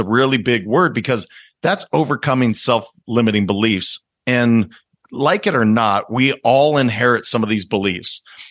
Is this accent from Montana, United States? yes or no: yes; Montana, United States; And so I'm a kid from Montana that was taught boys don't cry.